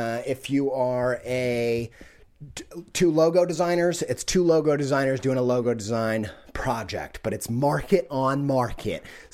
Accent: Midwest, United States; I'm a sucker for that, man. I'm from the Midwest.

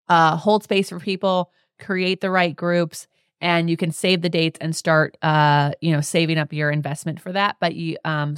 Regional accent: Las Vegas, Nevada, United States; I know I'm from Vegas and you're like, oh, she's betting.

